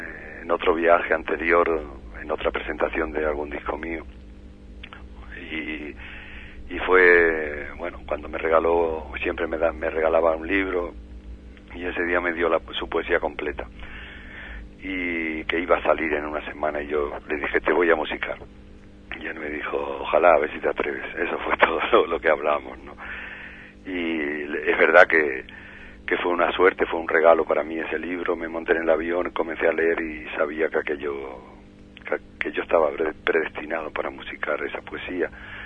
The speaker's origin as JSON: {"language": "Spanish", "region": "Extremadura", "country": "Spain", "said": "Y siempre ha estado en los escenarios en Extremadura, que montábamos el cuartel en mi tierra porque teníamos por allí mucho más trabajo."}